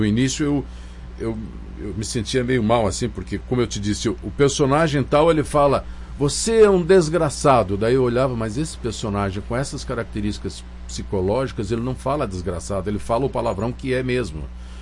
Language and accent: Portuguese; Caxias do Sul, Rio Grande do Sul, Brazil; also born or lived in Curitiba; Eu morei quando era criança em Curitiba. Depois nós voltamos para Caxias, embora eu tenha nascido na viagem do meu pai lá para o Paraná, né? Eu sou um paranaúcho, na verdade.